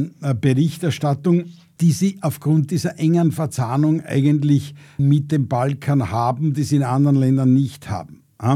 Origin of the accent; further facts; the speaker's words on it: Austria; dass wir für die Ukraine eigentlich eine vernachlässigbare Größe sind als Österreicher.